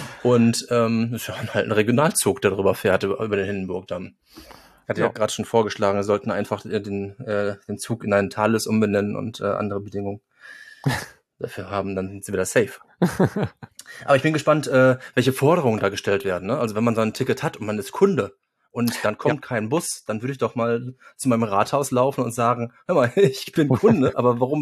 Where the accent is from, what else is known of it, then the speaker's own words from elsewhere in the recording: Cologne, North Rhine-Westphalia, Germany; Als Kölner